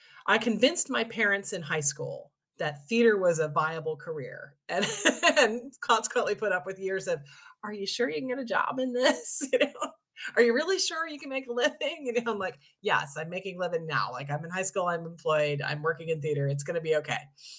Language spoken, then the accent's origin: English; Washington, D.C. area, United States; I grew up outside of Washington, D.C. in the suburbs